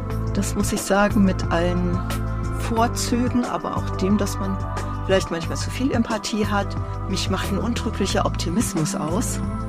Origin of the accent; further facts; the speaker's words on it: Mainz, Rhineland-Palatinate, Germany; moved away as an adult; Also das war so meine Heimat, bis ich nach dem Grundstudium dann Mainz verließ, ja.